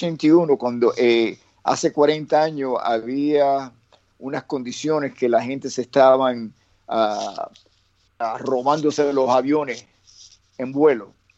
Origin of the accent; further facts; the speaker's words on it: Cuba; moved away; cuando nosotros salimos de Cuba, nos quitaron la ciudadanía cubana. Así que era, yo hasta fui en gira con … no teniendo país.